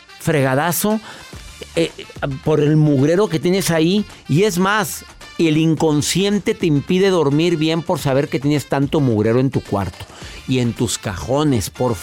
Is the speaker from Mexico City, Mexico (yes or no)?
no; Monterrey, Nuevo León, Mexico; born there; en mi ciudad, en donde yo nací, en Monterrey.